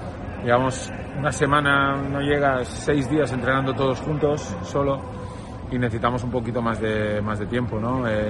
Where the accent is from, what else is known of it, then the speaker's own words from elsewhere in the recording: Bilbao, Basque Country, Spain; para nosotros que somos aquí de Vizcaya, Bilbao, pues ganarlo siempre es bonito